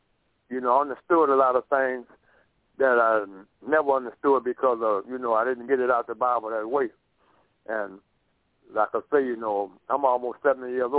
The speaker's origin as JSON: {"language": "English", "town": "Baton Rouge", "region": "Louisiana", "country": "United States", "lives_now": "Little Rock, United States", "said": "Okay, well, look, I'm calling out Little Rock, Pastor Kemp know me. And I'm from Baton Rouge."}